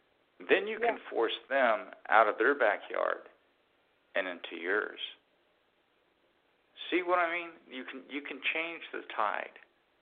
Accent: Midwest, United States; I'm from the Midwest, and you're going to fight a long fight in Kentucky because of the good old boy mentality. I've lived it for 23 years.

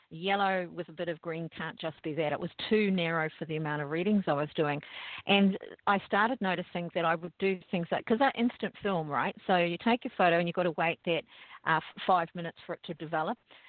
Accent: New Zealand; accent: New Zealand; Well, I'm from New Zealand, and that's where the accent comes from.

